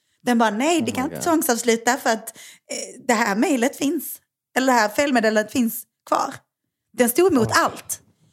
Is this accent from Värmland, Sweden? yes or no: no; Åhus, Skåne, Sweden; det känns jättekul att du är i mina hemtrakter.